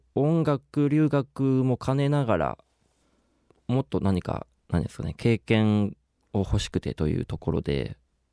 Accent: Sapporo, Hokkaido, Japan; now in Tokyo, Japan; 北海道の札幌市出身です。

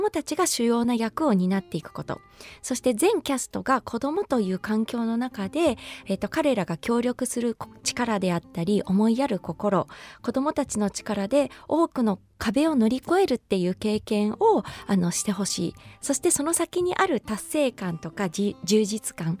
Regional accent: Yamaguchi, Japan; 私はあの、出身が山口県なんですけれども、

